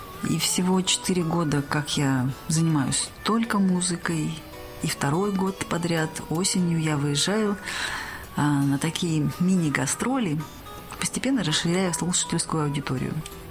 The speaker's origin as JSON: {"language": "Russian", "region": "Kamchatka Krai", "country": "Russia", "tie": "born or raised there", "also_born_or_lived": "Vladivostok", "lives_now": "Khabarovsk, Russia", "said": "А сама я коренная дальневосточница, выросла на Камчатке, училась в институте во Владивостоке. Сейчас живу в Хабаровске."}